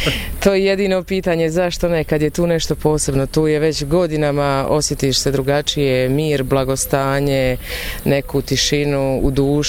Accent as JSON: {"language": "Croatian", "town": "Ljubuški", "region": "Federation of Bosnia and Herzegovina", "country": "Bosnia & Herzegovina", "lives_now": "Tomislavgrad, Bosnia & Herzegovina", "said": "Udata sam u Tomislavgrad, ali dolazim iz Ljubuškog."}